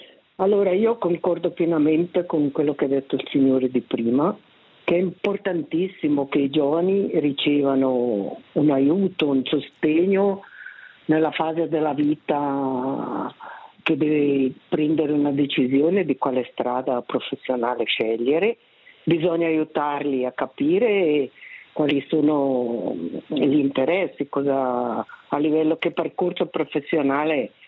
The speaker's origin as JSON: {"language": "Italian", "region": "Graubünden", "country": "Switzerland", "said": "io vengo dal Grigioni italiano"}